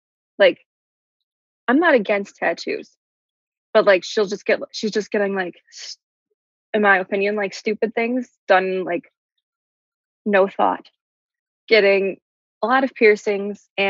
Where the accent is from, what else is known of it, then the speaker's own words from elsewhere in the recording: Midwest, United States; we're from the Midwest, so we're religious.